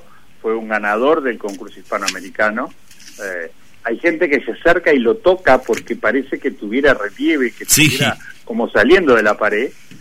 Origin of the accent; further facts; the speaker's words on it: Uruguay; vos sabés cómo somos los uruguayos.